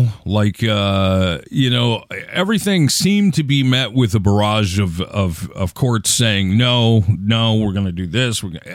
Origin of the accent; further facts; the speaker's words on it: Seattle, Washington, United States; So I'm from Seattle and I'm seeing it like crazy.